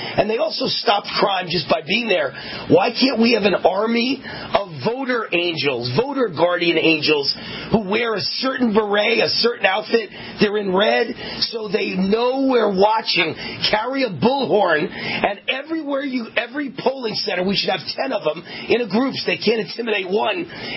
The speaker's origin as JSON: {"language": "English", "region": "New York", "country": "United States", "tie": "born or raised there", "said": "I grew up in New York."}